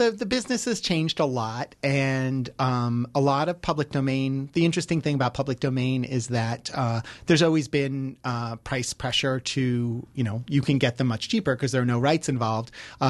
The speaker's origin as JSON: {"language": "English", "region": "New York", "country": "United States", "tie": "born or raised there", "said": "And when I was a teenager, I went into Manhattan, because I grew up in New York"}